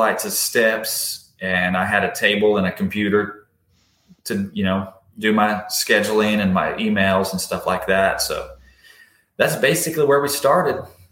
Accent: Lobelville, Tennessee, United States; So, born and raised Amish in Lobelville, Tennes

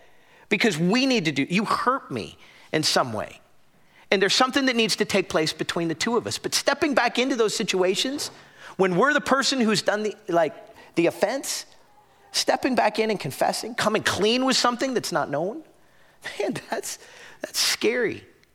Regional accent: Florida, United States; I grew up in South Florida.

